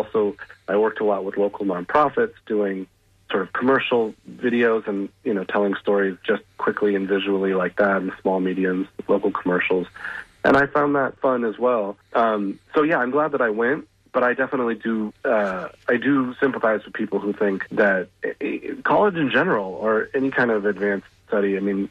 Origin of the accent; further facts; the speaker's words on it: Seattle, Washington, United States; Because I'm from Seattle. I probably went years without washing my car because it would rain every third day